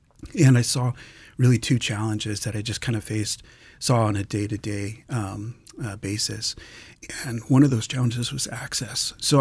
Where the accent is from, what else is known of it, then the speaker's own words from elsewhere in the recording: Alaska, United States; I moved back. I was born and raised here in Alaska, and I moved back.